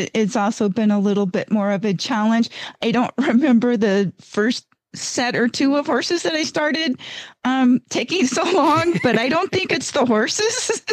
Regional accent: Gardnerville, Nevada, United States; from Gardnerville, Nevada.

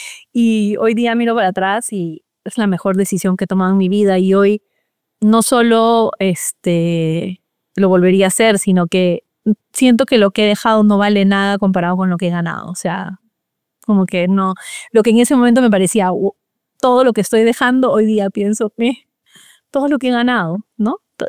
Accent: Peru; moved away as an adult; now in United States; yo soy peruana de nacionalidad, mi familia es peruana, yo crecí en el Perú, pero una vez que ya había empezado mi vida religiosa, casi todo mi ministerio lo he hecho en Estados Unidos.

